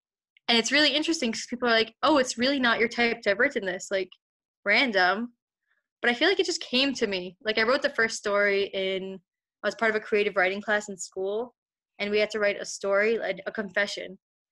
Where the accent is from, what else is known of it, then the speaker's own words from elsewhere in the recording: Brooklyn, New York, United States; I just felt like my Jewish was different than their Jewish because I came from Brooklyn, New York, and they came from Be'er Sheva or, I don't know, Tel Aviv.